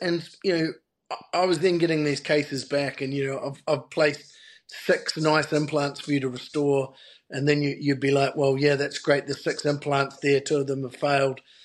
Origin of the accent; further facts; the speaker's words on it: Christchurch, Canterbury, New Zealand; The difference, I suppose, being a New Zealander rather than an Australian, is our weather's maybe a little bit better than the UK, but like especially where I come from, Christchurch, middle of the South Island, it's not that much different weather-wise.